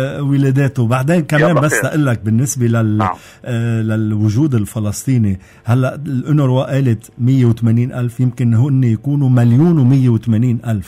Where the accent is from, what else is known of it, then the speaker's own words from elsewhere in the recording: Lebanon; نحن كمواطنين لبنانيين واولاد هالبلد ومنعرف كل زواريبه